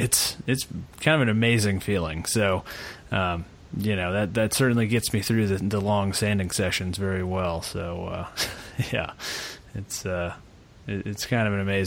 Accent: Atlanta, Georgia, United States; I mean, I grew up in Atlanta, so that was kind of surrounded by a lot of that.

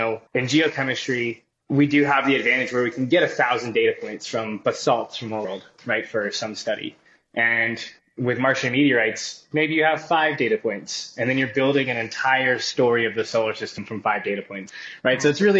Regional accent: Florida, United States; growing up in Florida with the shuttle launches

